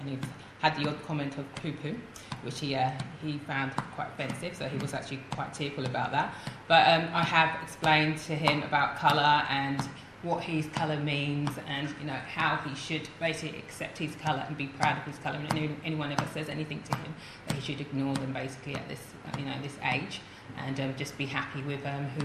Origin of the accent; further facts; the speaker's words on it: London, United Kingdom; Instead of just saying … I'm from London